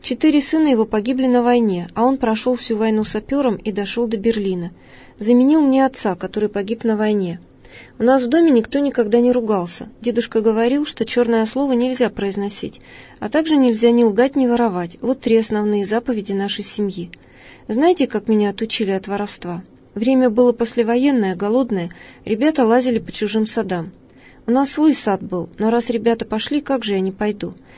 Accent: Ukraine; Я хохлушка

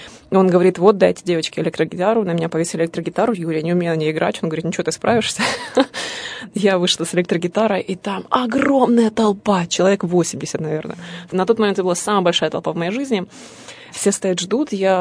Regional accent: Zaporizhzhia, Zaporizhzhia Oblast, Ukraine; born there; Я родилась в Запорожье, в Украине.

